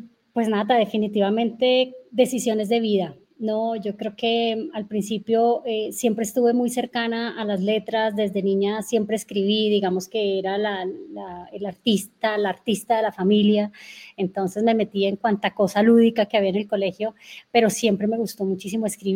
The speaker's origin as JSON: {"language": "Spanish", "town": "Popayán", "region": "Cauca", "country": "Colombia", "tie": "born or raised there", "also_born_or_lived": "Bogotá", "said": "Vuelvo a mi capital, vuelvo a mi ciudad natal, pues para abrirme camino, ¿no? Porque Popayán es la ciudad estudiantil, ¿sabes? La ciudad blanca, ¿no?"}